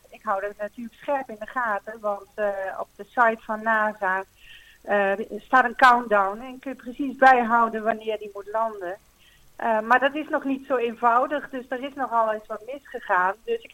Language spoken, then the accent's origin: Dutch; Winterswijk, Gelderland, Netherlands; We zijn allebei geboren en getogen in Winterswijk.